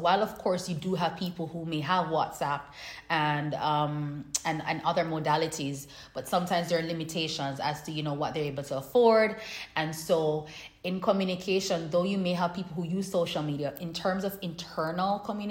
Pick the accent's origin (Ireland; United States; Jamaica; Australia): Jamaica; and I'm from Jamaica.